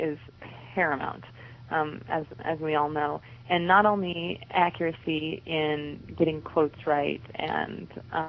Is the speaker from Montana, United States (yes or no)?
yes; Dutton, Montana, United States; So the pilot town, of course, is going to be my hometown, which is called Dutton, Montana.